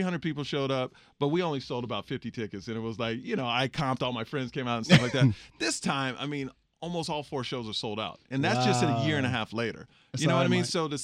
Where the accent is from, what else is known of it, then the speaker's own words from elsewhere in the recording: Houston, Texas, United States; You know, growing up in Houston, Texas, went to a predominantly white school.